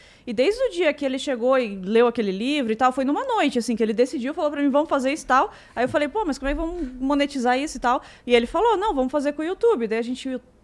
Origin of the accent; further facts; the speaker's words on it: Santa Catarina, Brazil; a gente é de Santa Catarina, então a gente deu um girinho na praia ali por perto.